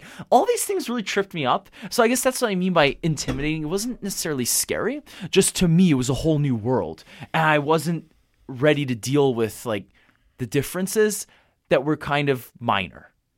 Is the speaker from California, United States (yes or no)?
yes; San Francisco, California, United States; You know, growing up in San Francisco houses are really small.